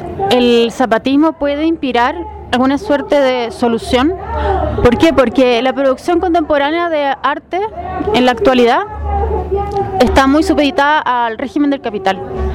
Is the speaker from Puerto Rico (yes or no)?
no; Chile; soy chilena, soy teórica e historiadora del arte